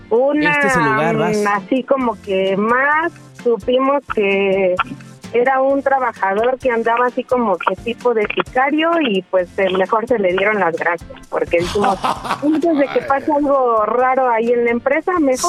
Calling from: Ecatepec, State of Mexico, Mexico; De Catepec, Estado de México.

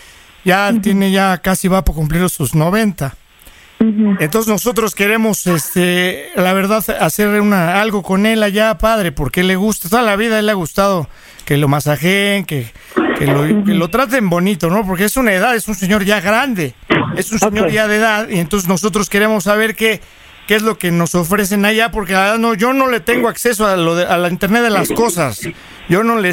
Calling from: Michoacán, Mexico; nosotros somos de acá de Michoacán. Vamos a ir para la ciudad de México.

